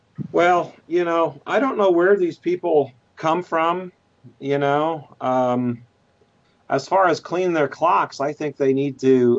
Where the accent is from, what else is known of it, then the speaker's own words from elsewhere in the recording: Hazel Crest, Illinois, United States; I grew up in Illinois. She's from Rockford. I grew up in a suburb of Chicago, Hazelcrest, and we just have a real Midwestern way of looking at things.